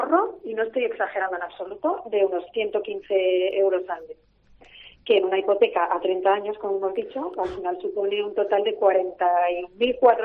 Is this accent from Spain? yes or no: yes; Madrid, Community of Madrid, Spain; yo te pongo Madrid porque yo soy de Madrid